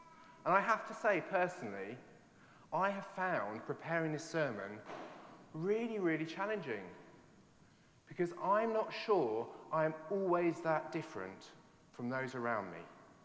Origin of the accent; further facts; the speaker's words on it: East of England, United Kingdom; growing up in Essex, where as a boy, as a teenage boy, you'd be lucky to get